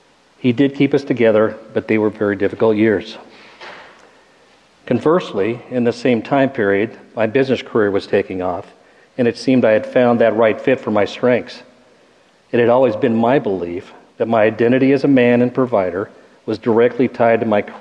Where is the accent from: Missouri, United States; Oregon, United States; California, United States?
California, United States; Long Beach; moved away as an adult; Okay, I was born in Long Beach, California, was raised there and spent the majority of my life in that area until the last 9 years.